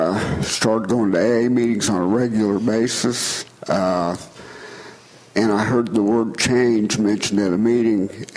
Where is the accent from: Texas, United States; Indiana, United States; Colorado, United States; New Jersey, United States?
Indiana, United States; Bloomington; also born or lived in Linton; Well, I was born in Linton, Indiana. I grew up in Bloomington, Indiana.